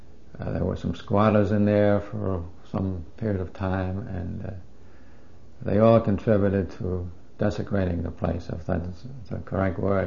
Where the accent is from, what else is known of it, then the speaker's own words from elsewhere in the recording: Wales, United Kingdom; So, being Welsh, I was interested to see something about the Welsh coming into this country